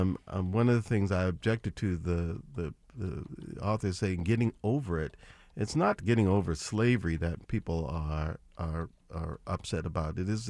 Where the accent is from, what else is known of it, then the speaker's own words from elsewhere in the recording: New Orleans, Louisiana, United States; because I grew up in New Orleans that I was very proud of and still am very proud of and will always be proud of.